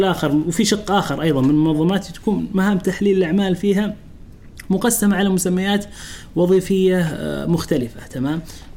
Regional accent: Saudi Arabia; محللين الاعمال عندنا في السعوديه غالبا مرتبطين بالمشاريع التقنيه بشكل كبير

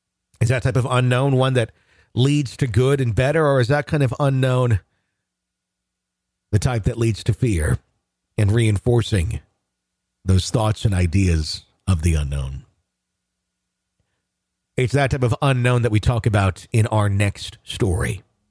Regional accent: Wisconsin, United States; now in Minneapolis, United States; I'm from Wisconsin, but moved to Minneapolis a few years back. I have a best friend who still lives in Wisconsin

